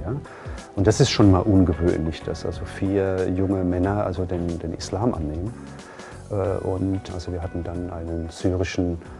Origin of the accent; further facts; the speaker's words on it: Birkenau, Hesse, Germany; Ich komme ursprünglich aus Birkenau, das ist hier ganz in der Nähe, also 30, 40 Kilometer von hier, das ist mein Geburtsort auch.